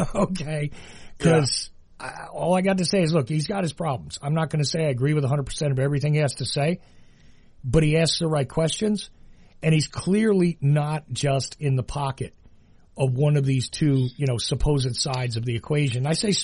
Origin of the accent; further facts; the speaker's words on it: New Jersey, United States; also born or lived in New York; Again, I'm from Jersey. I lived in New York.